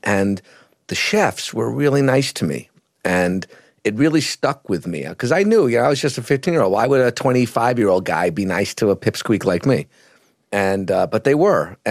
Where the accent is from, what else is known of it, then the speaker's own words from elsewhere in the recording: Syosset, New York, United States; I got a job at the new Japanese restaurant in the town I grew up in Syosset, Long Island.